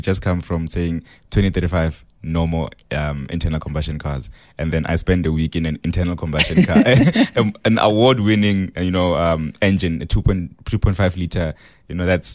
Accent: South Africa; especially being South African

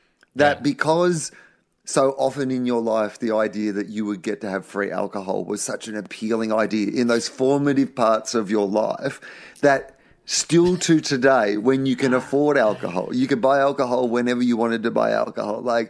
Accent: Australia; because I'm Australian.

